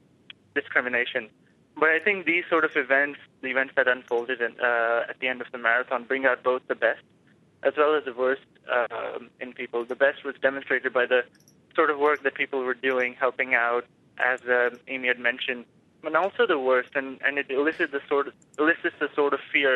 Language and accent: English; Pakistan; accent: Pakistani; And I'm Pakistani, and I speak with a Pakistani accent.